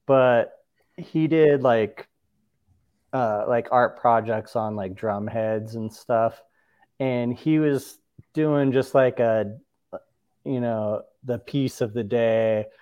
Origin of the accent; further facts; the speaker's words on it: California, United States; I'm from Orange County, and I did get into hockey because I was from Orange County